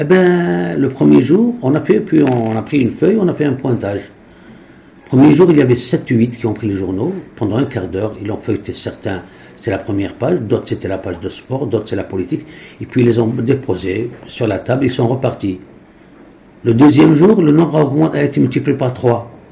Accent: Algeria; Le cas des Européens qui étaient chez nous en Algérie, après un certain temps, ils parlaient couramment l'arabe dialectal

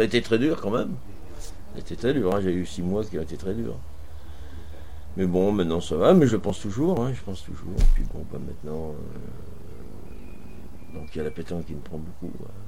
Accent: Rigny, France; also born or lived in Nau; Ah ben après, j'ai vécu à Rigny jusqu'à 8 ans, et après, je suis venu à Nau.

